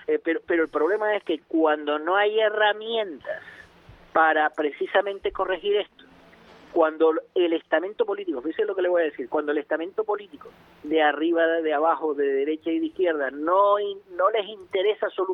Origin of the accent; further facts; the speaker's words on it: Spain; Eso como administrado, como ciudadano español